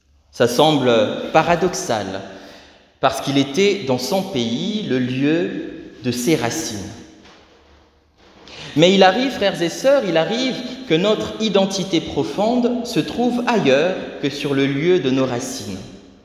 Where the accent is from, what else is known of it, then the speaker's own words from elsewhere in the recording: DR Congo; Et quand on est originaire du Congo Kinshasa, comme moi, on aura tendance à dire par à toi.